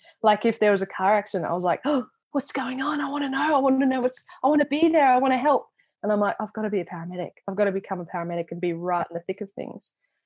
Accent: Brisbane, Queensland, Australia; now in Gold Coast, Australia; Grew up in, Brisbane, was born and bred in Brisbane and then moved to the Gold Coast.

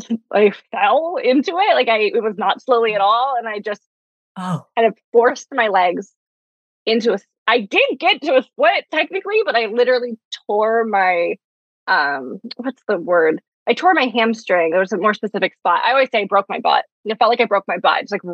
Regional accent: East Coast, United States; now in Los Angeles, United States; do I want to stay in Los Angeles? I'm from the East Coast. What's my next move?

